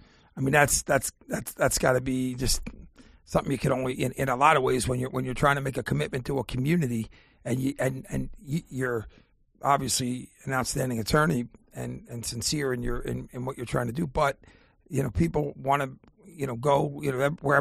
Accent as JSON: {"language": "English", "town": "Philadelphia", "region": "Pennsylvania", "country": "United States", "said": "listen, I'm from East Falls."}